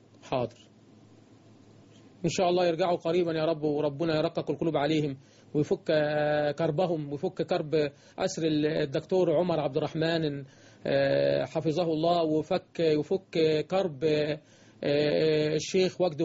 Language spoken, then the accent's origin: Arabic; Egypt; اللهم اجعل بلدنا مصر